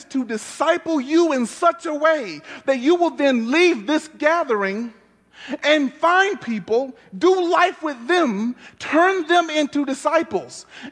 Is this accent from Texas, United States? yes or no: yes; Texas, United States; I'm a Texan. And moving from Texas to Colorado is hard.